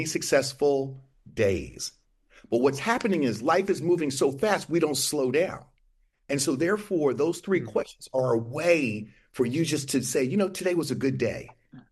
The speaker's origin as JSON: {"language": "English", "region": "East Coast", "country": "United States", "said": "I'm from the East Coast."}